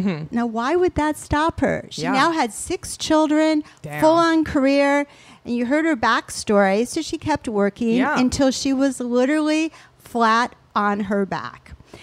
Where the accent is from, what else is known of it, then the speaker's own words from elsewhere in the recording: Toledo, Ohio, United States; also born or lived in Geneva, Switzerland; So even though I grew up in Toledo, Ohio, and Geneva, Switzerland, that's probably a whole nother podcast.